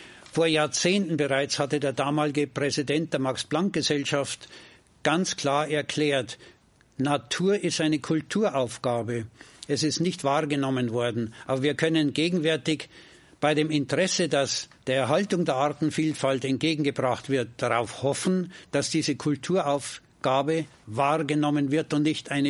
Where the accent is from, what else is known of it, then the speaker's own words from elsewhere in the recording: Bavaria, Germany; Und ich kann nur als Bayer hoffen, dass das Beispiel Schule macht und sich ausbreitet auf die übrigen Bundesländer.